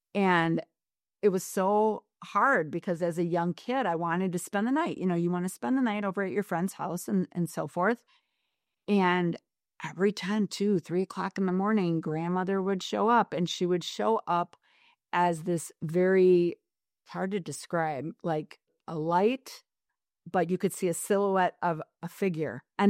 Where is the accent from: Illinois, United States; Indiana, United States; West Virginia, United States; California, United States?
Illinois, United States; Tinley Park; I grew up primarily in Tinley Park